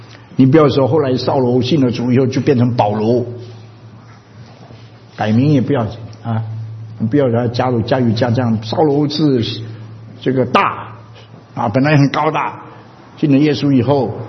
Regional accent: China; 我们中国人呢，不客气，顺便跟你说，到了美国，一般人都喜欢拿一个美国名字，对不对？

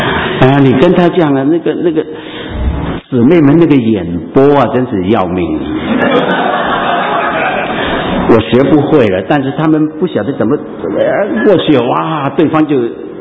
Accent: China; 跟长辈有关，特别是我们中国人。

